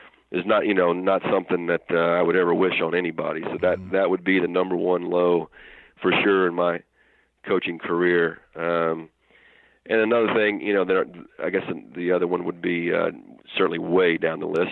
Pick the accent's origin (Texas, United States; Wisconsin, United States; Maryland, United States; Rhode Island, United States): Maryland, United States; Hagerstown; I started working for my hometown paper in Hagerstown, Maryland